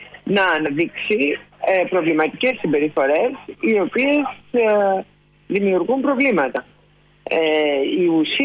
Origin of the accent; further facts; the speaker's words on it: Greece; Θεωρούσα πάντα ότι εκπροσωπώ τη χώρα μου, την Ελλάδα, την πατρίδα μου